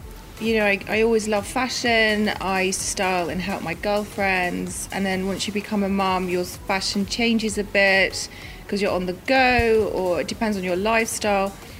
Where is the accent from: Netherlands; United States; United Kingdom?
United Kingdom; London; moved away; I was born and bred in London